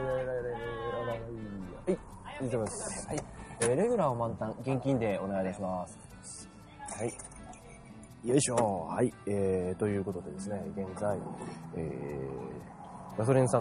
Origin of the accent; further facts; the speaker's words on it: Kyoto, Japan; 家内も京都の出身、私も京都の出身